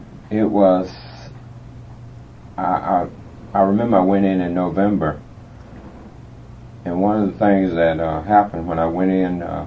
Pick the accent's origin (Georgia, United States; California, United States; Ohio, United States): Georgia, United States; Austell; I decided when I was growing up in Austell, I worked for a print shop.